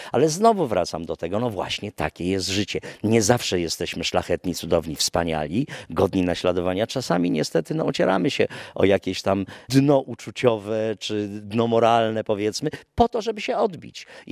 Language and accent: Polish; Gdynia, Pomeranian Voivodeship, Poland; moved away as an adult; now in Warsaw, Poland; dlatego że ja jestem z Gdyni. 18 pierwszych lat swojego życia spędziłem w Gdyni, chodziłem do 4 liceum na Chylonii, no a potem wyjechałem do Warszawy, do szkoły teatralnej i tam już zostałem.